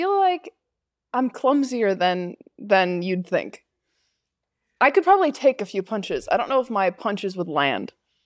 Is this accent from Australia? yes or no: no; Canada; I am from Canada.